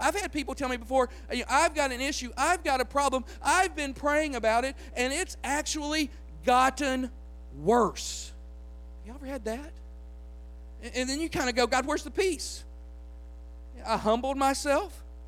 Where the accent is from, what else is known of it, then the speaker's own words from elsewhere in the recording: Union City, Tennessee, United States; I grew up in Union City, Tennessee, not too far from our house.